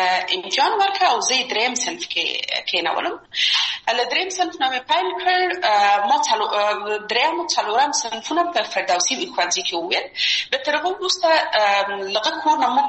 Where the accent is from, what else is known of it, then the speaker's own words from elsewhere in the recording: Kabul, Afghanistan; زه اصلا د میدان وردګ ولایت یم او په کابل کې بیا زیږیدلې یم په کابل کې زیږیدلې یم په کابل کې لوی اسوم